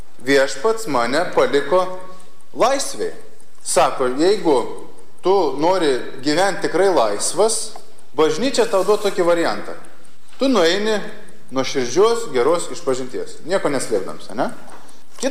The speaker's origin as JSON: {"language": "Lithuanian", "town": "Šiluva", "region": "Kaunas County", "country": "Lithuania", "said": "Aš esu kilęs iš Šiluvos, iš Šiluvos"}